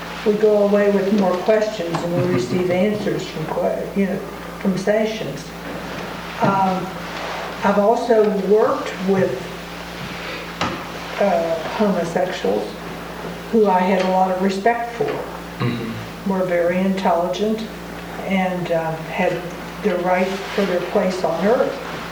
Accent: St. Clairsville, Ohio, United States; from St. Clairsville, Ohio.

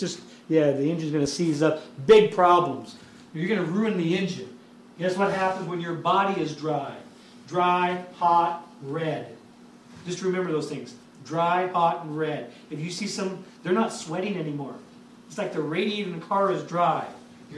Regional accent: Wenatchee, Washington, United States; like I mentioned, I'm from Wenatchee. Over here in Eastern Washington.

